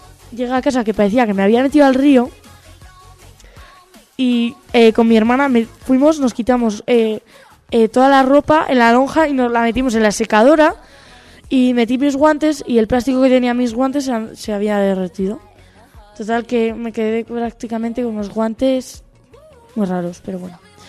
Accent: Baños de Río Tobía, La Rioja, Spain; la pasé en mi pueblo, Baños de Río todavía.

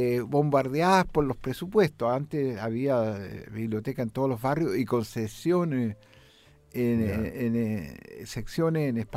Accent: Chile; El gran componente salió de aquí, de Chile. Soy un poeta de Chile.

